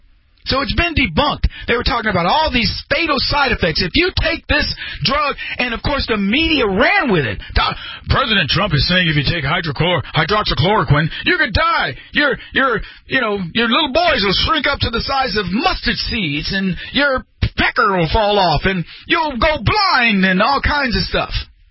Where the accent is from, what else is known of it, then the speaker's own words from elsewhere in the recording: United States; As a black man in this country, nobody is supreme to me. As an American, nobody outranks me.